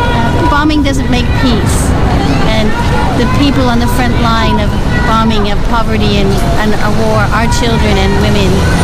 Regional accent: United States; now in Australia; I'm an American. I live here in Australia.

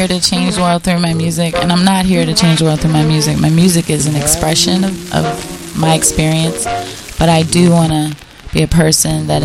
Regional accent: East Coast, United States; Because I'm not from here, I'm from the East Coast, and then I totally understood.

